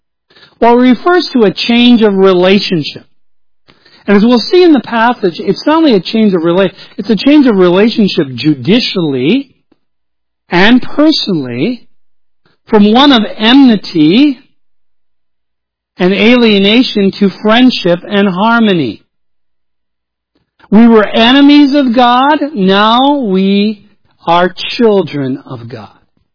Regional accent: Minnesota, United States; Though I came from the Iron Range of Minnesota, who has their own form of grammar, per se.

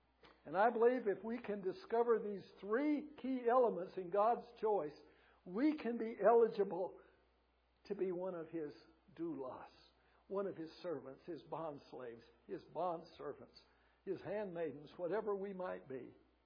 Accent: Kentucky, United States; But when I grew up in Kentucky, if you made it through the eighth grade, a number of people just got married after the eighth grade.

